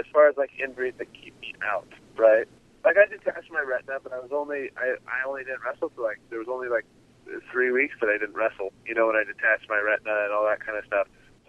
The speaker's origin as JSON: {"language": "English", "town": "Aberdeen", "region": "Washington", "country": "United States", "tie": "born or raised there", "said": "there was this fake interview with my hometown, the Aberdeen, Washington radio station or something like that."}